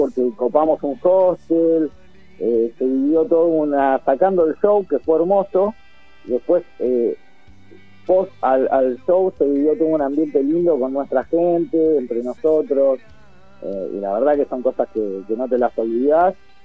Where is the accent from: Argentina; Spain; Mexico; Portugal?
Argentina; Burzaco, Buenos Aires Province; nosotros somos todos de Bursaco. Sí. La mayoría nacidos acá en Bursaco, y Bursaco es como nuestro estandarte, nuestra bandera, ¿no?